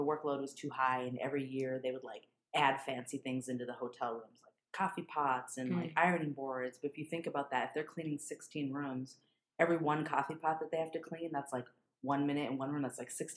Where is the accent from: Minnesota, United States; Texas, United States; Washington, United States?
Minnesota, United States; Minneapolis; So I'm from Minneapolis. Mm-hmm. I was born and raised in Minneapolis.